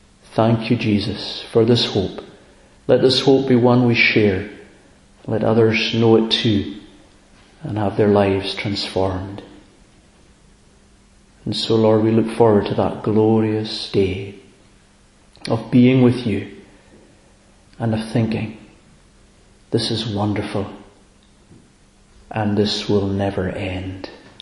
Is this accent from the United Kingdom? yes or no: yes; Abergele, Wales, United Kingdom; On Thursday I was up in my, I was going to say my home country, Abergele.